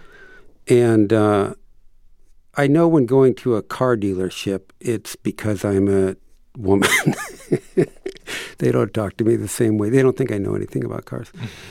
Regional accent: Midwest, United States; I mean, yeah, I grew up in the Midwest. These are homes to me. These are my people.

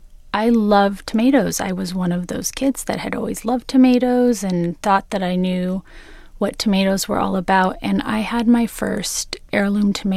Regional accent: California, United States; And I come from Southern California. I can get tomatoes all year round.

